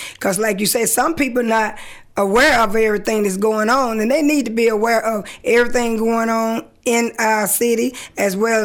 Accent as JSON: {"language": "English", "town": "Carrollton", "country": "United States", "tie": "born or raised there", "said": "I did. I grew up in Ward 1 actually."}